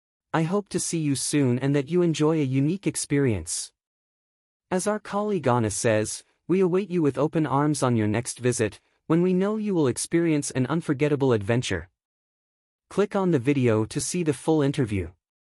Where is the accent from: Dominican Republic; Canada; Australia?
Dominican Republic; La Romana; I come from La Romana, Dominican Republic